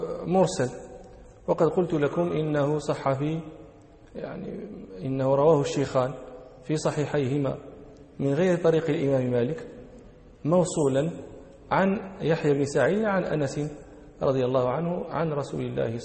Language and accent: Arabic; Morocco; من أمثلة ذلك عندنا في المغرب جبال المنسوب إليهم يقولون فيه جبلي